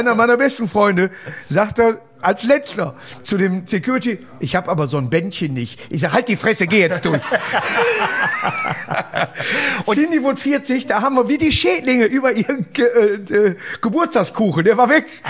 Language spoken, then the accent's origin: German; Duisburg, North Rhine-Westphalia, Germany; now in Hamminkeln, Germany; ich habe zwar jetzt ein Haus in Hamminkeln, aber auch nur zur Miete. Ne? Aber man bleibt ja hier, man ist ja Duisburger